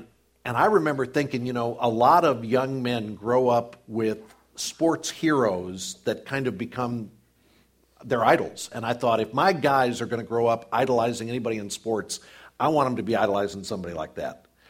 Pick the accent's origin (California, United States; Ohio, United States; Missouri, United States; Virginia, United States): Missouri, United States; St. Louis; I grew up in St. Louis, and so I'm really kind of I was a football orphan for a while.